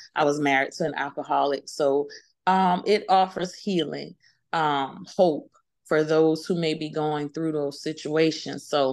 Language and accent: English; Orangeburg, South Carolina, United States; I am from South Carolina, Orangeburg, South Carolina, born and raised in King Street, South Carolina.